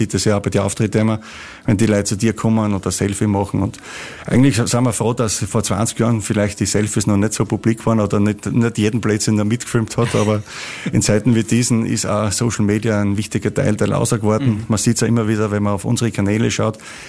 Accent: Styria, Austria; nein, mit unserem Dialekt, wir sind schon Steirer.

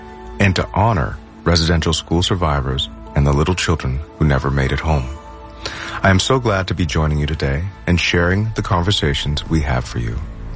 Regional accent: Toronto, Ontario, Canada; I am from Toronto, and I am an Afro-Indigenous artist, musician, songwriter, and performer.

